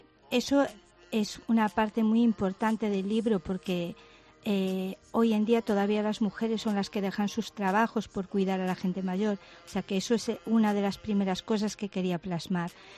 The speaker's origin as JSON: {"language": "Spanish", "town": "Ferrol", "region": "Galicia", "country": "Spain", "tie": "born or raised there", "also_born_or_lived": "Mera", "said": "yo nací en Mera, pero viví toda mi vida en Ferrol. Pero mi infancia la pasé en Mera porque los fines de semana iba allí a casa de mis abuelos, entre Mera y Cariño y Ortigueira."}